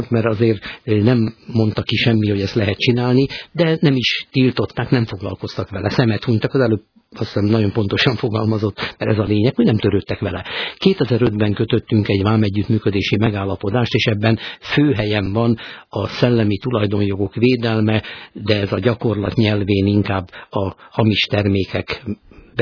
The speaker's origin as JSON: {"language": "Hungarian", "country": "Hungary", "said": "akkor is egy 10 milliós országból, egy 15 milliós nemzetből származom"}